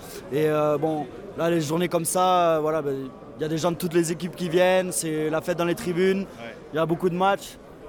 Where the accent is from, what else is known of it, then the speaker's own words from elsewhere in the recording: Occitanie, France; Moi, je viens du sud de la France, j'ai joué à l'USAP, donc à Perpignan.